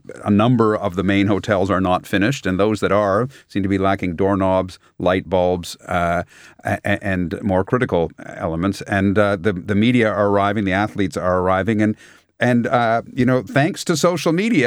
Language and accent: English; Canada; as a Canadian living overseas